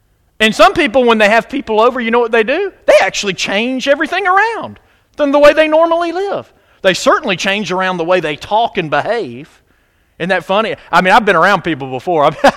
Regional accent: Athens, Georgia, United States; I was born and raised in Athens, Georgia. And in Athens, you got the University of Georgia.

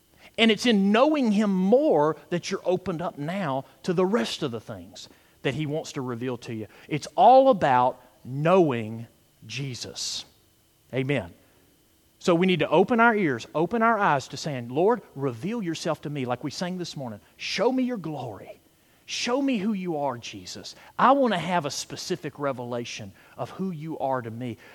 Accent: Athens, Georgia, United States; I was born and raised in Athens. And what's in Athens? The University of Georgia.

